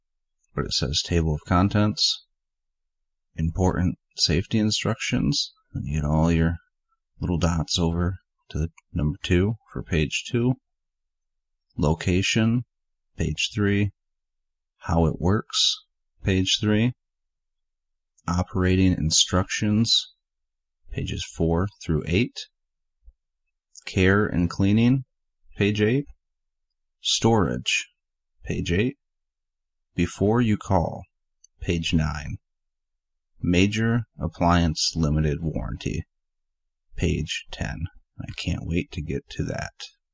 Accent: Michigan, United States; I grew up in Michigan. Canada is a wonderful place.

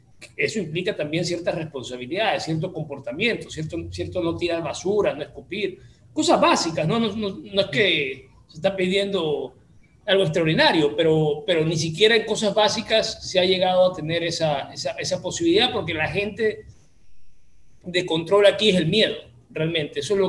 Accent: Guayaquil, Guayas, Ecuador; a mí, como guayaquileño, me interesa que la ciudad esté bien.

